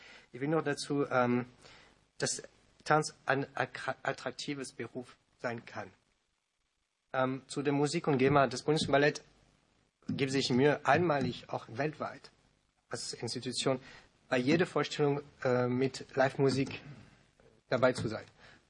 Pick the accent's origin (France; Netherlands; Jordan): France; German is a second language; now in Germany; Ich bin Franzose.